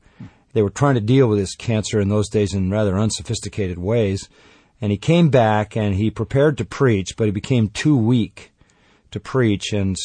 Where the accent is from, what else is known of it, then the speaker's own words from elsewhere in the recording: Los Angeles, California, United States; born there; Yeah, I was born down in Los Angeles at St. Vincent's Hospital, which is still a functioning hospital in the city.